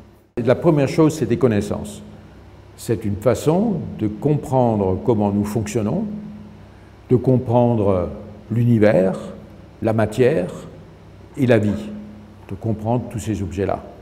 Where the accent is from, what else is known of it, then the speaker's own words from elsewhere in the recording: Strasbourg, Grand Est, France; born there; first language Alsatian; Je suis Français. Ma culture est française, ma langue est le français, mais je suis né à Strasbourg. Donc l'Allemagne, c'est à côté. Et mon premier langage, c'était l'alsacien, qui est en fait un dialecte allemand. Mais avant tout, je suis Européen.